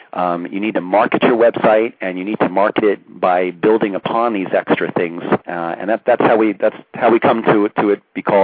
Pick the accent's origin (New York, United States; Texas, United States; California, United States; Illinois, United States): New York, United States; I'm from New York, so I called it a pizza parlor.